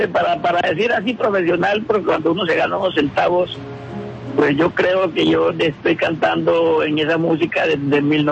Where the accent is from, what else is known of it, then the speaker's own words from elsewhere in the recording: Buenaventura, Valle del Cauca, Colombia; hasta que vine nuevamente a mi tierra, llegué a Buenaventura